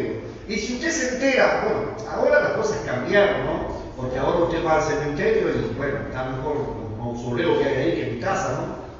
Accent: Monteros, Tucumán, Argentina; Yo soy oriundo de Tucumán, de un pueblito que se llama Montero

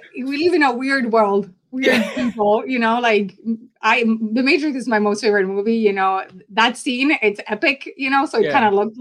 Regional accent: Buenos Aires, Argentina; Well, you know, I grew up in South America in Buenos Aires, Argentina. So I would describe really my family as a struggling middle class.

